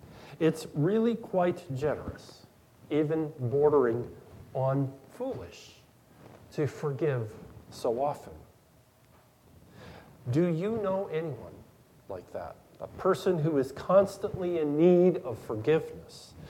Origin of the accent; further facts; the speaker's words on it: Iowa, United States; Many farms where I grew up in Iowa ended up in a sheriff's auction to repay the debts.